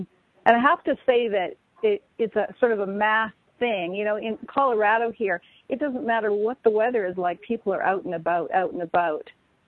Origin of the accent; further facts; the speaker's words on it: Vancouver, British Columbia, Canada; when I was growing up in Vancouver, BC